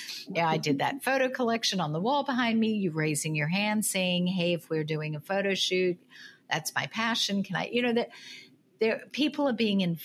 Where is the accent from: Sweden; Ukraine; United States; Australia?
Australia; I come from Australia, and Australia, you know, it's all about living life, not working.